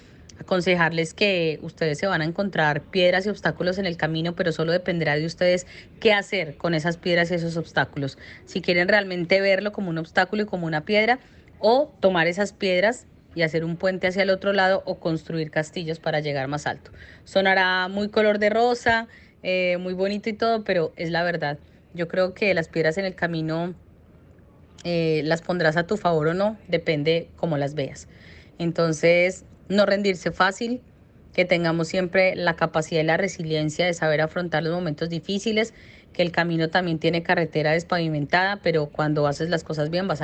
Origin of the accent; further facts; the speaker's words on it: Manizales, Caldas, Colombia; como diríamos en mi tierra en Manizales, pues somos muy berraquitas para salir adelante.